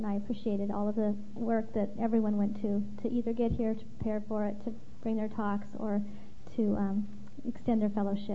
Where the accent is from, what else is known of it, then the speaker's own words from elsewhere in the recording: Sacramento, California, United States; from Sacramento